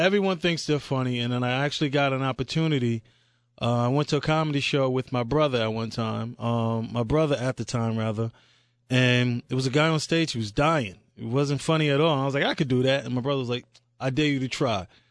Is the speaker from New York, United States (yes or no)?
yes; Amityville, New York, United States; I learned a lot growing up in Amityville.